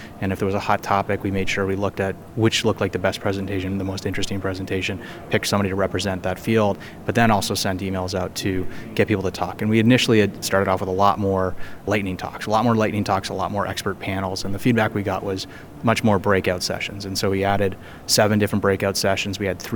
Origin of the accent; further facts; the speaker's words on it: Ottawa, Ontario, Canada; I think he might be even from Ottawa, my hometown.